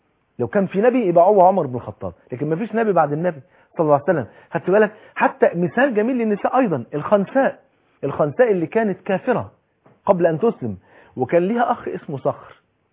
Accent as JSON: {"language": "Arabic", "country": "Egypt", "said": "مطلوب مننا النهاردة كمصريين"}